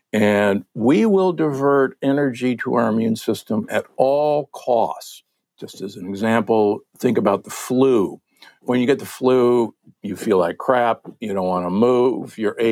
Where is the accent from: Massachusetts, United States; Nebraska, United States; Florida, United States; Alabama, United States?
Nebraska, United States; Omaha; I'm from Omaha, Nebraska, the Corn Huskers.